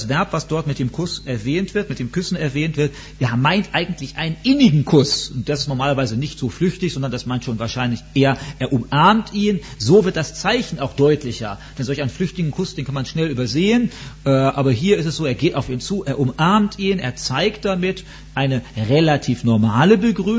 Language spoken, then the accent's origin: German; Germany; Also in Deutschland, wo ich groß geworden bin